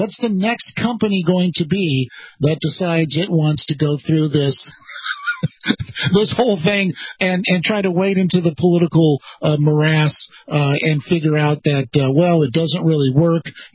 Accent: California, United States; I mean, I grew up around Disneyland. I'm about 15 minutes away from Disneyland here in Orange County, California.

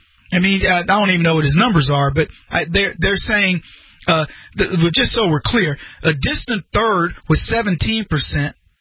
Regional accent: United States; I can't wait to tell people I'm an American and, you know, be happy about it.

